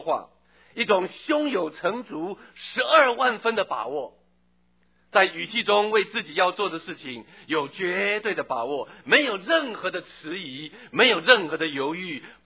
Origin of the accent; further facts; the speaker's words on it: Taitung County, Taiwan; 我从小在台东长大，一个相当偏僻的城镇，在光明新村